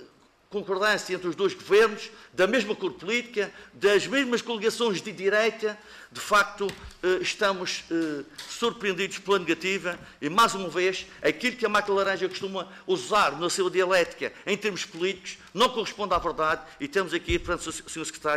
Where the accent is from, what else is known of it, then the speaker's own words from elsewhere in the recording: Madeira, Portugal; como madeirense, tem que dizer